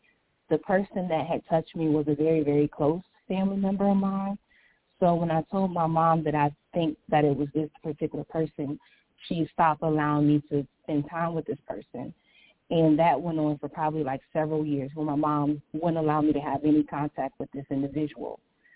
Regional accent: St. Petersburg, Florida, United States; Well, just like my bio, I grew up in St. Petersburg, Florida. And childhood for me, it started off difficult.

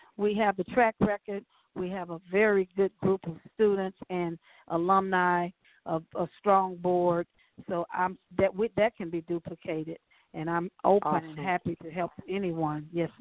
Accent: Louisiana, United States; And actually, that's my hometown, so that gives me another opportunity to go down to Louisiana and see the family and that kind of thing.

